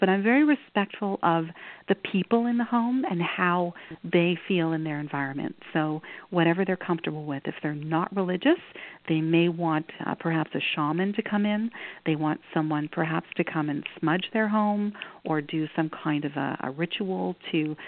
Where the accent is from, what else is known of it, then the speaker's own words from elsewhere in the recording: Montreal, Quebec, Canada; moved away; I'm actually from Montreal, having moved to Ontario 31 years ago, long time ago.